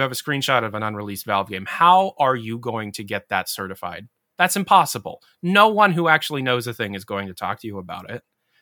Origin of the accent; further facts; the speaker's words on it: Ohio, United States; I'm not a lawyer, I'm some dumbass from Ohio